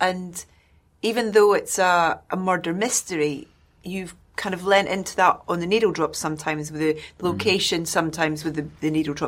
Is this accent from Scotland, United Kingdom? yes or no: yes; Scotland, United Kingdom; My first trip actually to London when I was 8 from Scotland was to see Cats.